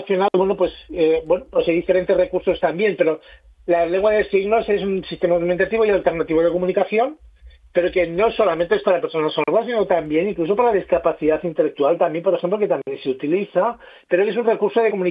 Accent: Spain; me han preguntado de qué país eres, ¿no? Que no, que yo soy de aquí, que soy de España, ¿no? Por la voz, por mi acento a la hora de oralizar. Porque yo soy sordo de nacimiento.

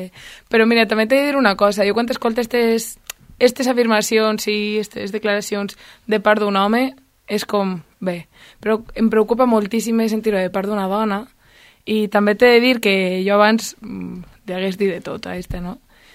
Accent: Valencian Community, Spain; now in Barcelona, Spain; Soc valenciana

